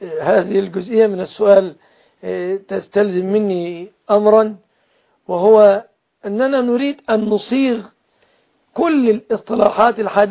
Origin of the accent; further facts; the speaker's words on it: Mansoura, Dakahlia, Egypt; أنا من المنصورة